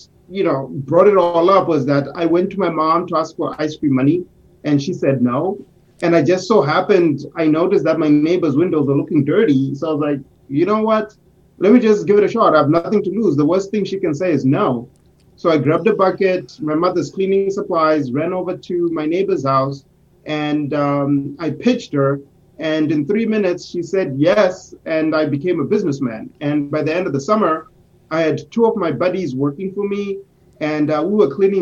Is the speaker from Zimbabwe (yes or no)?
yes; Harare, Zimbabwe; I was born in Harare, Zimbabwe, and it's in Southern Africa. For those of you who might be consulting Google or opening up a map, we're right next to South Africa.